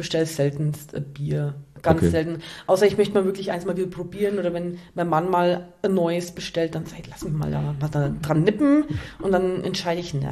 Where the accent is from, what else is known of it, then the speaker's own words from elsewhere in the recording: Selb, Bavaria, Germany; now in Hawaii, United States; Urselber, durch und durch.